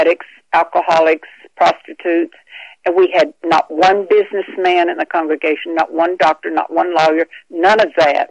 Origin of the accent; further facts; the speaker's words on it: Oklahoma, United States; born there; now in Riverhead, United States; I was born in Oklahoma, but I've lived here for over almost 60 years.